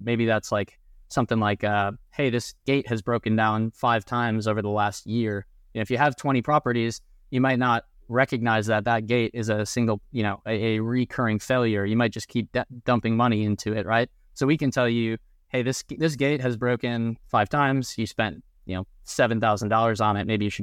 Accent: Milwaukee, Wisconsin, United States; So I grew up in Milwaukee, Wisconsin, along with Bob. And I actually grew up kind of in the restaurant industry.

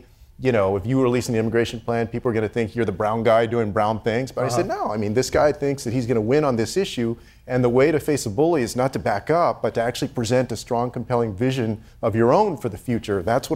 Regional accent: Texas, United States; my home state of Texas that is very urban and also very rural

